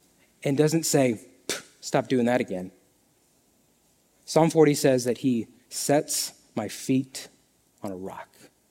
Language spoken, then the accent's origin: English; Kansas, United States; Don't like water. That's why I'm from Kansas.